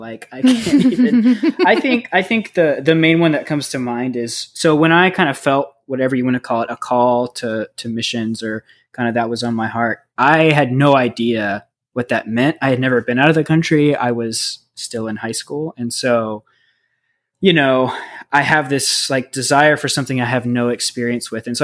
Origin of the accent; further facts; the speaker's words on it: United States; obviously, I'm an American, you know, I love the country that I grew up in.